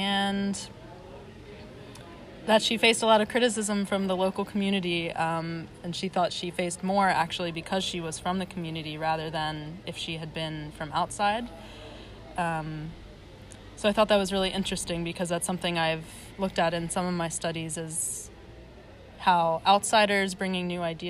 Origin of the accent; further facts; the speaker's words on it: Lancaster, Pennsylvania, United States; moved away as an adult; also born or lived in Chicago; now in Berlin, Delaware, United States; I am from Lancaster, Pennsylvania. I studied geography in Chicago at DePaul University.